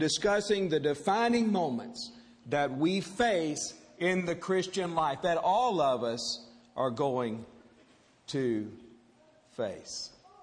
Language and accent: English; Port Arthur, Texas, United States; But it reminds me of growing up in Park Place 1 in Port Arthur, Texas. Park Place 1 was a community of three.